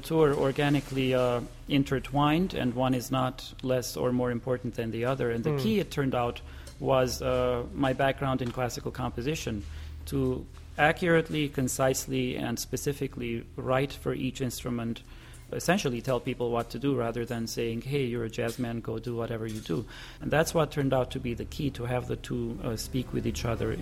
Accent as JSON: {"language": "English", "town": "Beirut", "region": "Beirut Governorate", "country": "Lebanon", "tie": "born or raised there", "also_born_or_lived": "Cyprus", "said": "Well, I was born in Cyprus. I grew up in Beirut in the 70s and 80s."}